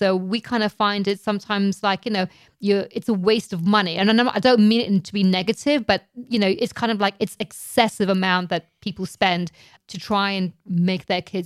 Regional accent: England, United Kingdom; growing up in England

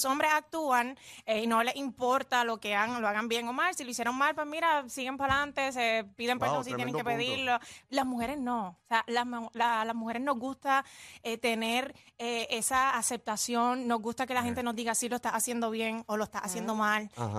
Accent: Orocovis, Puerto Rico; yo soy de Orocovis, así que toda mi familia está por allá.

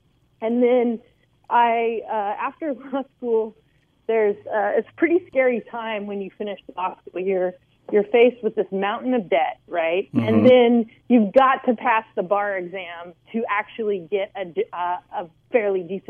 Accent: San Luis Obispo, California, United States; I decided to leave the Bay Area and move home to my hometown of San Luis Obispo.

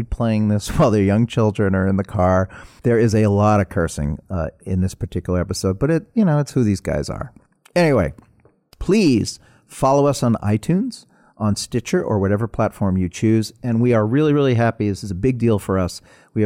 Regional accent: Brooklyn, New York, United States; I'm from Brooklyn, which I say on every podcast, and everyone gets angry at me.

